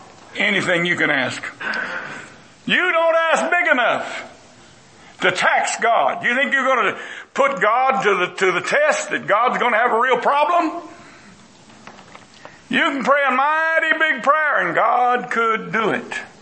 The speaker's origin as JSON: {"language": "English", "region": "Texas", "country": "United States", "tie": "born there", "said": "I was born in Texas on a farm. I was born in a house. Not even born in a hospital."}